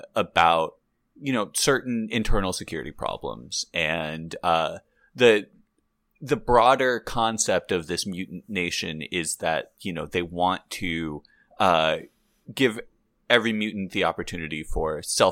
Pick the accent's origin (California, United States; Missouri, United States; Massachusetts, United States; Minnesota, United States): California, United States; Santa Barbara; And we're both from Santa Barbara, California, so we've seen a lot of that.